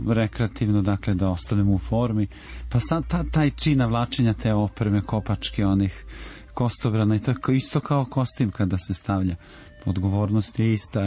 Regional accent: Opovo, Vojvodina, Serbia; also born or lived in Belgrade; Ja sam odrastao u Opovu i živao neko vreme sa porodicom u Beogradu, onda smo odustali od ove gužve i svega što nosi Velegrad.

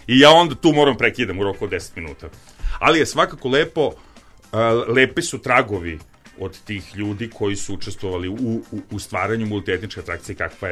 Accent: Bačko Petrovo Selo, Vojvodina, Serbia; Odrastao sam u Bačkom Petrovom selu.

